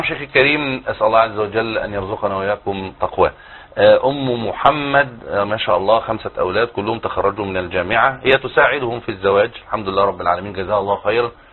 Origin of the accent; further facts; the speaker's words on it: Sharqia Governorate, Egypt; في قريتنا في الشرقية ربنا يحفظهم يا رب